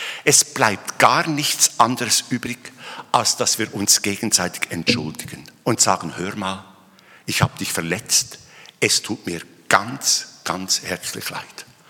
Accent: Bern, Switzerland; Ich konnte ja warten und ich bin ja Berner, ich bin etwas langsam und so.

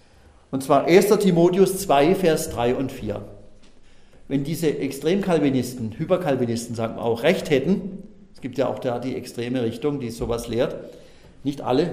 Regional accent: Southern Germany, Germany; Ich kenne das sehr gut, weil bei uns in Süddeutschland das sehr, sehr verbreitet ist.

